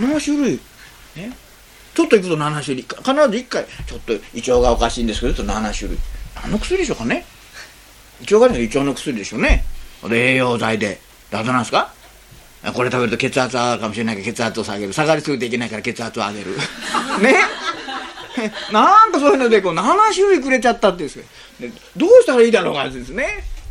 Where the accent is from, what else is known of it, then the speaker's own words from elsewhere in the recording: Shikoku, Japan; born there; 私もね、あの、四国に生まれましたけどね、